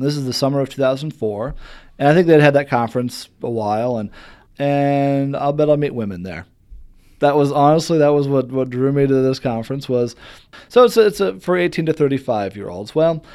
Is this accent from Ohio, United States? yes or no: no; Fairmount, Indiana, United States; From Fairmount, Indiana. So that's off of exit 255 on I-69, halfway between Fort Wayne and Indianapolis.